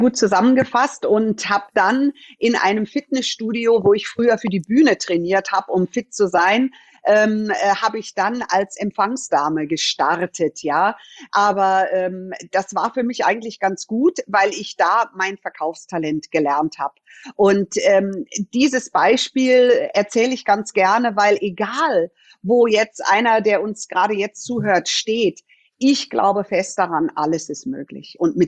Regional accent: Munich, Bavaria, Germany; Aber ich bin hier geboren. Ich bin in München geboren und bin hier aufgewachsen und war dann irgendwie überall auf der Welt. Und Deutschland ist aber wirklich meine Heimat, auch wenn ich keinen deutschen Pass haben kann.

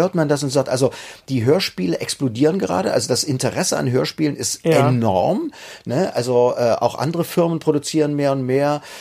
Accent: East Germany, Germany

